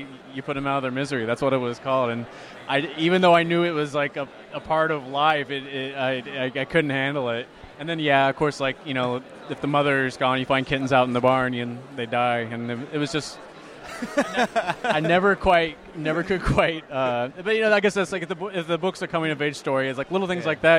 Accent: Midwest, United States; That's more based on the narrow-minded type folk that I grew up in the Midwest.

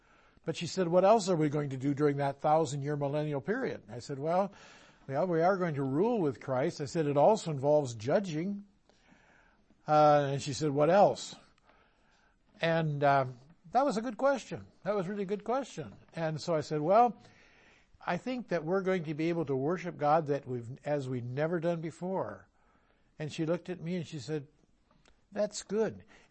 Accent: Iowa, United States; I come from Iowa. You can't tell that, can you? But nonetheless, I come from Iowa

